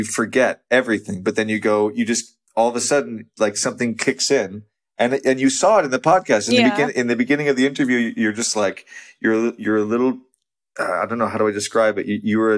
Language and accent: English; New York, United States; My whole childhood, I grew up outside New York. All I wanted to do was ever live in New York.